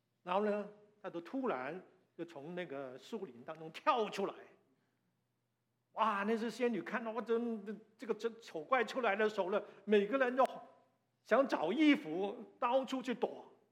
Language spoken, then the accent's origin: Chinese; China; 我们中国人还有句说话